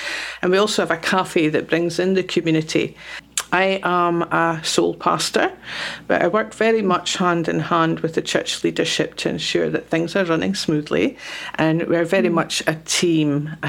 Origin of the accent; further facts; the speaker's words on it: Scotland, United Kingdom; We are Scottish and it comes with a Scottish flavour